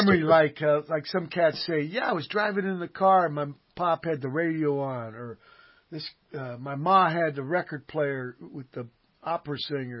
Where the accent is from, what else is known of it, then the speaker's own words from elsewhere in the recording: Virginia, United States; born there; Yeah, I was conceived there. I was born in Virginia